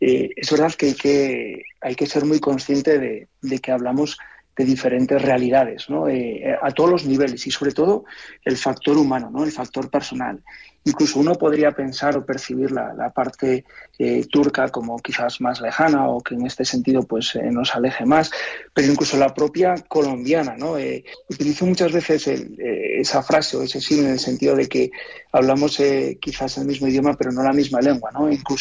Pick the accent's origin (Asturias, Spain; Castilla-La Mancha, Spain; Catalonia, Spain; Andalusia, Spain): Asturias, Spain; en mi caso, como asturiano, que además me enorgullezco de decirlo